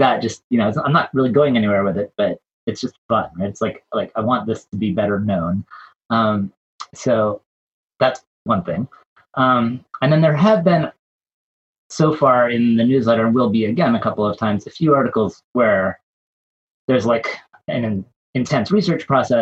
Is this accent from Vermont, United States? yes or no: yes; Vermont, United States; I live on the farm, the sheep farm where I grew up in Vermont, in a house that's now about 180 years old, total disaster of a house.